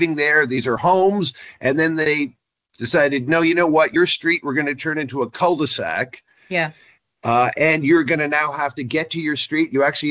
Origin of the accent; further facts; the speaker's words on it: Canada; It's especially true because we're Canadian that there is an effort to be extra polite.